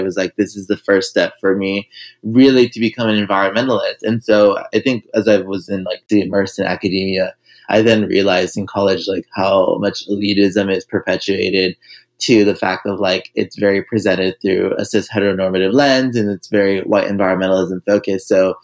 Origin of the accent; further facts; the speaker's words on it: Los Angeles, California, United States; I grew up here in Los Angeles, California, formerly known as Tongvilan. And so, you know, for me, growing up as a low-income, first generation from an immigrant family, my parents had immigrated from Mexico in the 1980s.